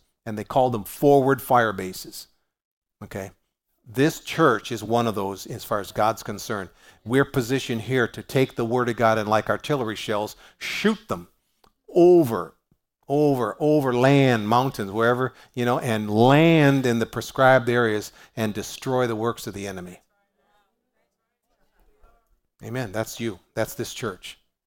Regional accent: Cleveland, Ohio, United States; I come from Cleveland. I gave up on the Browns about 40 years ago.

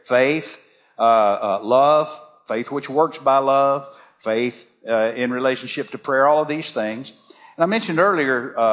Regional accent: US South, United States; See, now I'm from the South, and so we have colorful metaphors and so forth down there.

